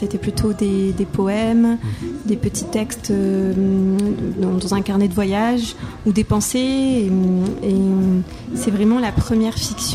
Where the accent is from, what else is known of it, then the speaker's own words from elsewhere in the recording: Tunisia; moved away as an adult; now in France; j'ai relu des essais que j'avais découverts en arrivant en France, parce que j'ai grandi en Tunisie jusqu'à l'âge de 18 ans.